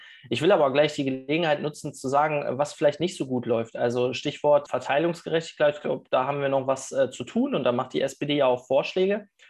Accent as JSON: {"language": "German", "region": "Lower Saxony", "country": "Germany", "said": "bin 37 Jahre alt, verheiratet, eine Tochter. Ich komme hier aus dem Landkreis Celle im wunderschönen Niedersachsen."}